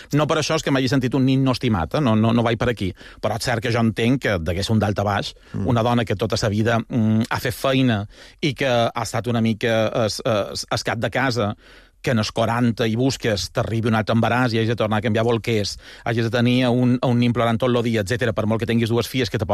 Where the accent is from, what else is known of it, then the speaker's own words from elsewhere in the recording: Palma, Balearic Islands, Spain; el que va ser el meu barri de tota la vida, que era Can Redó